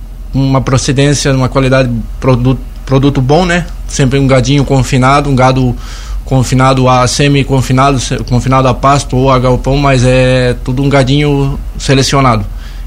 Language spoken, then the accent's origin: Portuguese; Urussanga, Santa Catarina, Brazil; now in Lauro Müller, Brazil; Então, eu sou natural de Uruçanga, né? E a gente veio há um ano morar em Lauro Miller e estamos morando aqui.